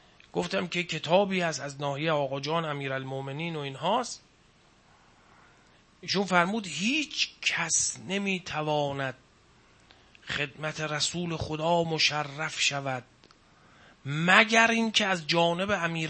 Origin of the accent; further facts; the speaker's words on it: Iran; ما ایرانیم، ایران خب وقت گذشت دیگه